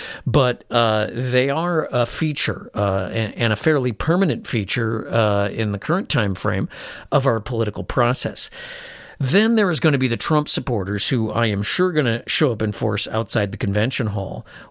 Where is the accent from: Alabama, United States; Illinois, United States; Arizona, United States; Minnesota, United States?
Illinois, United States; Chicago; but I grew up in Chicago, and of course, my family liked to take short road trips